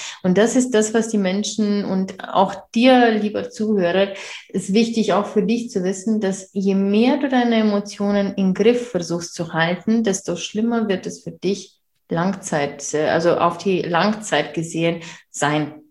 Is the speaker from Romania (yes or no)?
yes; Romania; German is a second language; now in Germany; ich lebe ja seit 7 Jahren jetzt in Deutschland. Ich komme ja ursprünglich aus Rumänien. Und wir Osteuropäer sind ein bisschen, ja, emotionaler